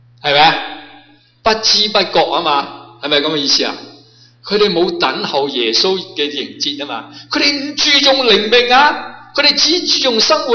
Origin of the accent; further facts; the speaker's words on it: Guangdong, China; 我哋广东人最中意食嘢噶，系嘛？